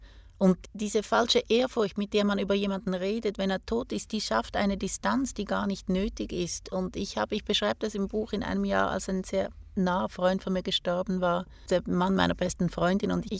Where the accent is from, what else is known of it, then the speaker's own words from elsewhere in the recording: Switzerland; Also ich kann meine innere Schweizerin nicht ablegen